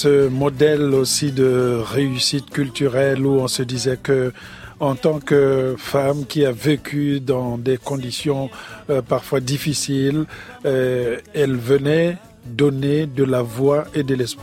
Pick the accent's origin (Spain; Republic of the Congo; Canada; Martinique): Republic of the Congo; moved away as an adult; now in France; On était des jeunes étudiants en France. Lui, il venait de Djibouti. Moi, je venais du Congo-Brazzaville.